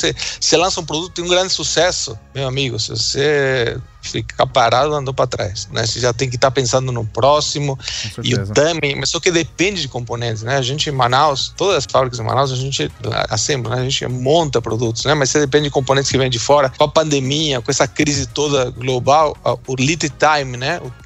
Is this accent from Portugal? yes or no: no; Argentina; accent: Argentine; moved away as an adult; also born or lived in England; now in Brazil; Eu nasci na Inglaterra, mas eu passei minha infância e eu me formei na Argentina e com 25 anos, há 21 anos, eu vim para o Brasil.